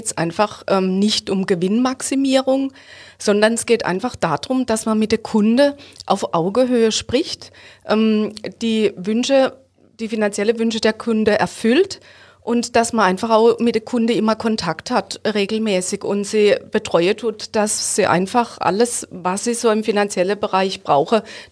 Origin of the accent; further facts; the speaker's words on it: Hofweier, Baden-Württemberg, Germany; Ich komme aus Hofweier.